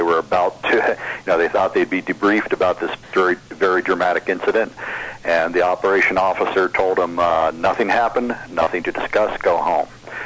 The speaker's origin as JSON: {"language": "English", "country": "United States", "said": "just speaking as an American citizen and a human being"}